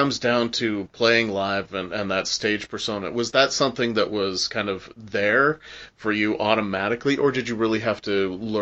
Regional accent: Canada; being Canadian

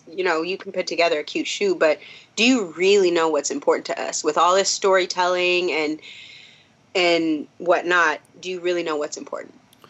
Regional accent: Minnesota, United States; I'm from Minnesota. We can pick on Iowa.

